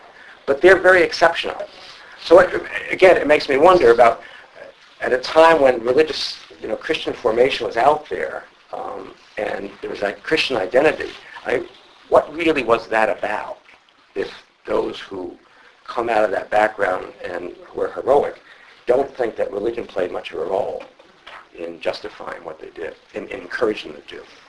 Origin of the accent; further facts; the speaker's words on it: New York, United States; accent: New York; I'm a New York Province Jesuit, which you can probably recognize by my accent.